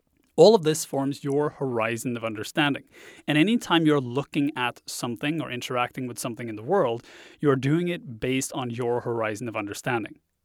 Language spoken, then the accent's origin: English; Norway; English is a second language; moved away as an adult; I grew up in Norway. I spent the first 22 years of my life there. So English is my second language, which you will hear as this podcast progresses.